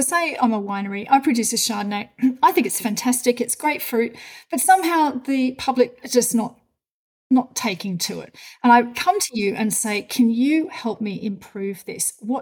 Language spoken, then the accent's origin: English; Australia; moved away as an adult; now in Germany; So when I came from Australia, I really liked, you know, big fruit, and I was shocked at how acidic the wines in my local area. I live in Germany.